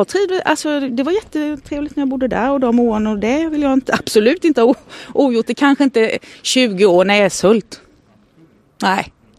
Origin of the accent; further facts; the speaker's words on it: Ekenässjön, Jönköping County, Sweden; jag är ju född i Åsida.